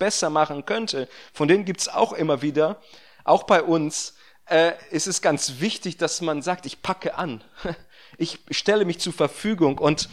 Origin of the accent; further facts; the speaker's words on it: Brazil; now in Rödinghausen, Germany; Deshalb bin ich als Brasilianer in Rödinghausen gelandet und nicht in Hameln